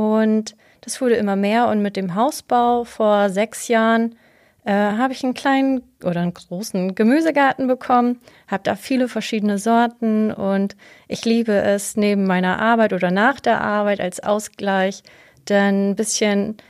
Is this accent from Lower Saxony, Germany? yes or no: yes; Lower Saxony, Germany; ich bin 35. Ich komme aus dem Emsland. Das ist meine Heimat. Und seit etwa 15 Jahren lebe ich in Ostfriesland.